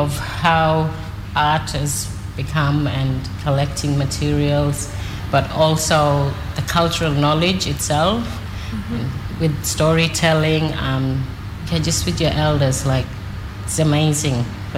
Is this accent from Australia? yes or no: yes; Arakoon, Australia; now in Cowan, Australia; I am from Arakoon, but I live in Cowan. I've moved there 5 years ago.